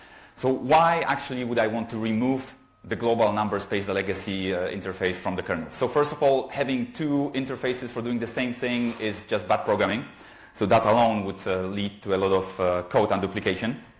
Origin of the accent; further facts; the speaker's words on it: Poland; English is a second language; now in France; I'm based in France. I'm originally from Poland